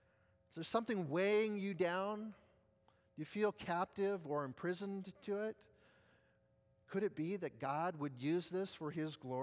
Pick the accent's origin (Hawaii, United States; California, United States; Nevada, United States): California, United States; apparently because I'm from California, and, well, dude, that's what we say.